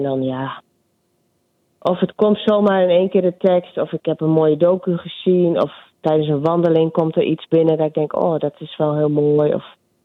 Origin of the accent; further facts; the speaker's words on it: Dedemsvaart, Overijssel, Netherlands; Nee, ik ben opgegroeid in Dedemsvaart.